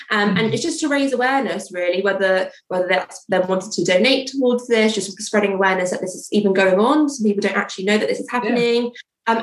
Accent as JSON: {"language": "English", "town": "Woking", "region": "South East England", "country": "United Kingdom", "said": "I'm from Woking, and I'm here today to talk about the charity work that I'm doing for Dementia UK and my local small business, Barking Cakes."}